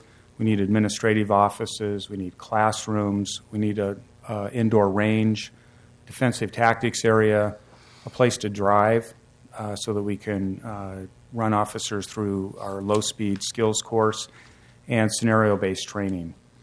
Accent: Portland, Oregon, United States; a beautiful building, a historic building in the neighborhood I grew up in St. John's.

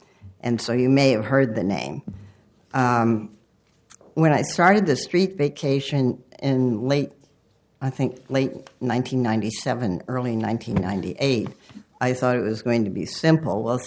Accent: Portland, United States; now in New York, United States; As I said … I was born and raised in Portland. For the last about 40 years, I've lived in New York

